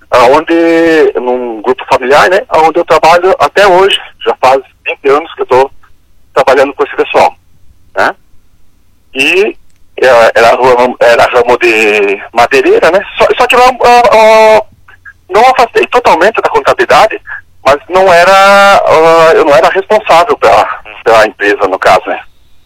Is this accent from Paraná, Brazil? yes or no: yes; União da Vitória, Paraná, Brazil; Eu sou natural de Porto União, seu João, mas sempre morei em União da Vitória mesmo, né.